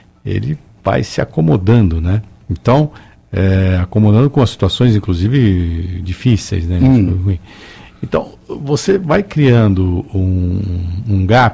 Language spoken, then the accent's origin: Portuguese; Brazil; é um país, bom, eu sou brasileiro, vou morrer aqui, país maravilhoso e tal, mas é um país atrasado